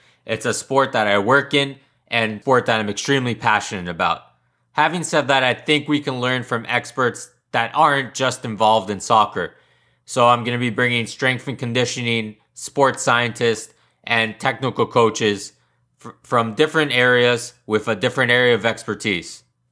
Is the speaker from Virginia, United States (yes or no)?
no; New York, United States; especially since I'm a New Yorker